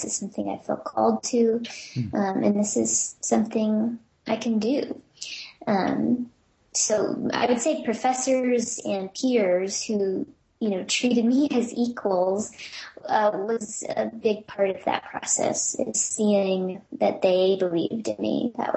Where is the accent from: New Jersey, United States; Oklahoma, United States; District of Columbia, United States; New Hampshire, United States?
Oklahoma, United States; because I grew up in Oklahoma, where it's, I would say, even harder for women preachers there than it is in Texas.